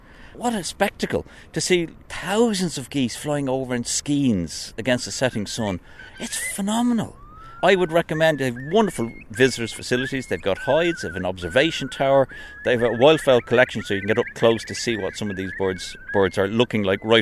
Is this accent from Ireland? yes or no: yes; Finglas, Leinster, Ireland; I'm a Northsider from Finglas, and this is where I sort of cut my teeth.